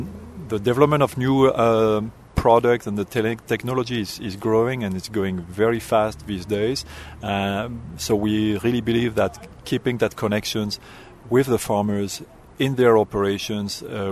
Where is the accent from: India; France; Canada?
France; Brittany; moved away as an adult; also born or lived in Mexico; now in United States; I'm originally from France. I grew up in France, western part, in Brittany. And I've been working in different places in the world, in France, Mexico, and the United States lately.